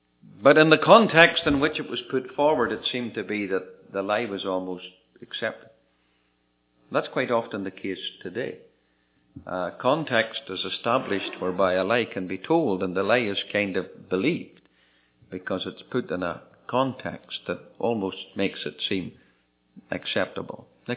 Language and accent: English; United Kingdom; moved away; back in the UK, my home country